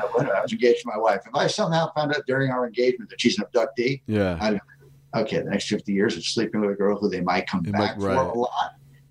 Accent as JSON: {"language": "English", "region": "New York", "country": "United States", "tie": "born or raised there", "said": "I grew up on Long Island, but my father owned a property upstate New York, like 45 minutes or so from Albany"}